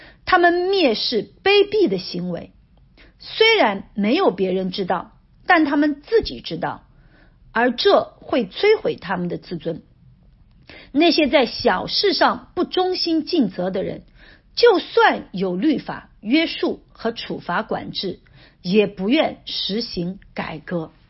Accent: China; 就我们中国人所说的人在做天在看。

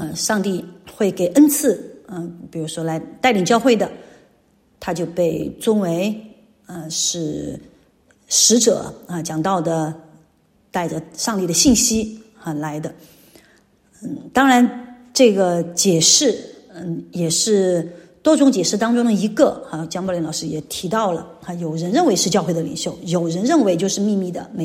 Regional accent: Xuanhan, Sichuan, China; 我们76年躲地震回到家乡，我们家乡有条河，宣汉有条河啊

